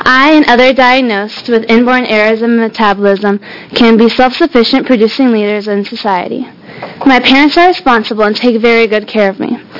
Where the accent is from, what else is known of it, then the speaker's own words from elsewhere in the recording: Portland, Oregon, United States; I am from Portland, Oregon, and I attend Mount Tabor Middle School. I am 13 years old, and I'm in the 8th grade.